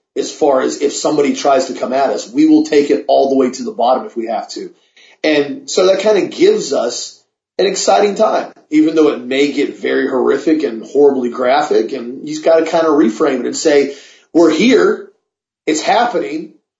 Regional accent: Auburndale, United States; I grew up in Auburndale. I grew up fighting my whole life.

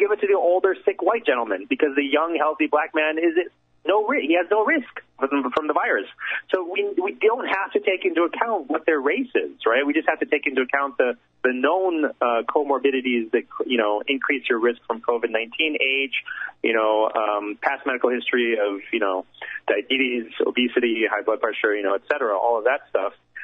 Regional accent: Florida, United States; I mean, I grew up in Florida, and that's how I was raised, right?

